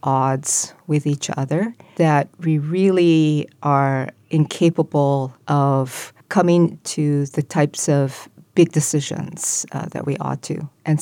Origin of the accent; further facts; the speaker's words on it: Hawaii, United States; I think that growing up in Hawaii, that this is a place, the island mentality essentially, right